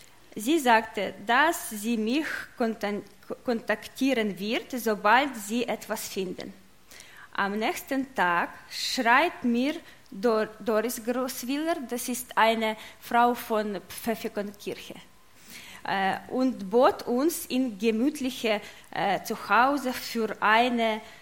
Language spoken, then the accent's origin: German; Odesa, Odesa Oblast, Ukraine; German is a second language; moved away as an adult; now in Switzerland; Ich komme aus der Ukraine, aus berühmte und schöne Stadt Odessa.